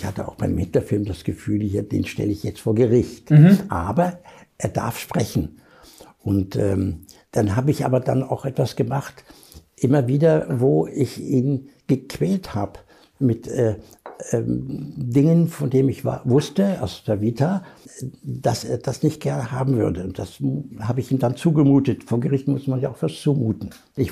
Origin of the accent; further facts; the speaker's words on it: Germany; Also ich mied immer meinen Namen, oder mein Herkunftsland. Die stuften mich immer ein als Schweden oder als Engländer. Und ich versuchte also im Äußeren nicht als Deutscher aufzutreten